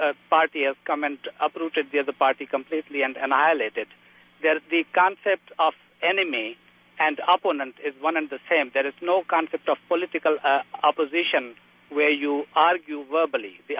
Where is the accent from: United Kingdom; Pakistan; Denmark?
Pakistan; English is a second language; I come from Pakistan.